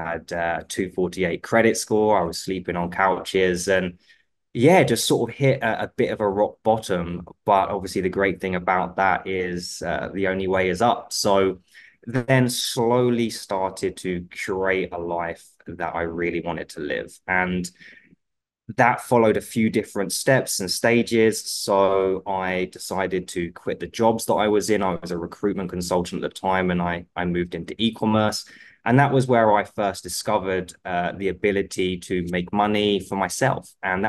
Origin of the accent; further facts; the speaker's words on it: London, United Kingdom; So, I suppose a little bit about me is at the time of the recording, I'm 33 years old. I am from London, England.